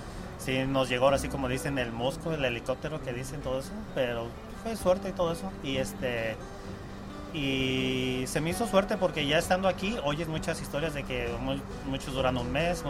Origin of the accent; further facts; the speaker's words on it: Tlaquepaque, Jalisco, Mexico; born there; moved away as an adult; Nací en Tlaquepaque, Jalisco.